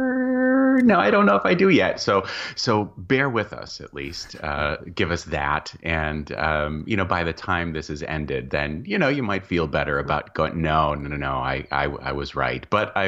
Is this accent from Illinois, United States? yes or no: yes; Wheaton, Illinois, United States; Well, I'm from, I grew up in Wheaton, Illinois.